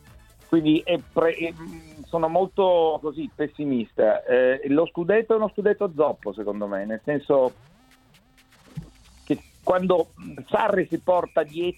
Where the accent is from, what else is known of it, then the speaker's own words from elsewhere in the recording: Turin, Piedmont, Italy; quando ero ragazzo, essendo torinese